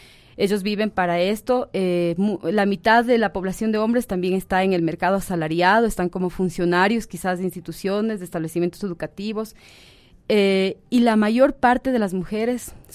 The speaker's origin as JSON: {"language": "Spanish", "town": "Latacunga", "region": "Cotopaxi", "country": "Ecuador", "said": "yo soy de La Tacunga, de la parroquia Ignacio Flores de Santán"}